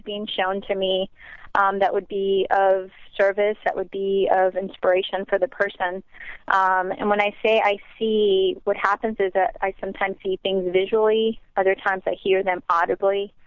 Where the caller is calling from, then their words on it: Clearwater, Florida, United States; Actually, I'm here in Clearwater.